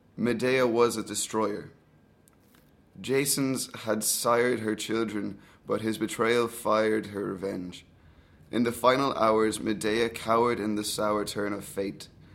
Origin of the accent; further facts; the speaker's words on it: Galway, Connacht, Ireland; also born or lived in Sligo; I'm from Galway originally. I lived there for the majority of my life, living in Salt Hill, which is quite a middle-class area of Galway City.